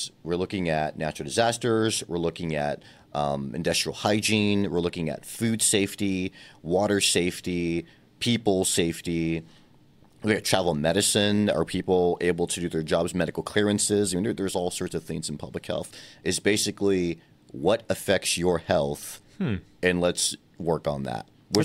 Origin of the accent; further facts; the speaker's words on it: Texas, United States; now in Washington, United States; No, I'm not from Washington. I'm from the best state ever, Texas. And I came to Washington, never been here before.